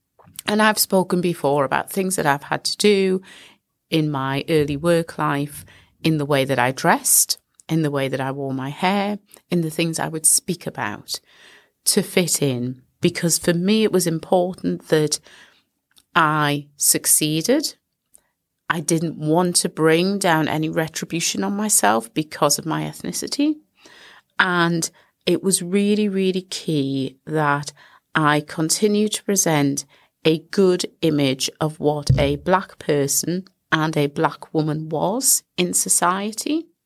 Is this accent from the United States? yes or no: no; United Kingdom; Angelica and I are 4 years apart in age. And so we grew up in Britain